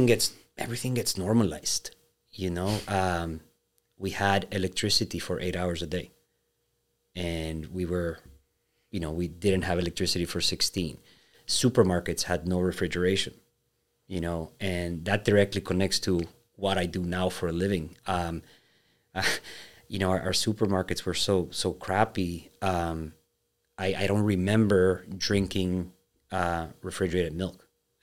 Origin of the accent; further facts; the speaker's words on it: Miami, Florida, United States; born there; And I was born in Miami out of pure luck. So I was born 3 months later.